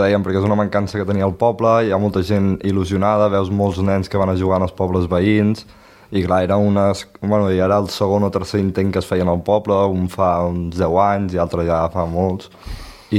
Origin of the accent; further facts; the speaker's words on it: La Batllòria, Catalonia, Spain; tenim un parc natural aquí al peu de la Batllòria que és molt maco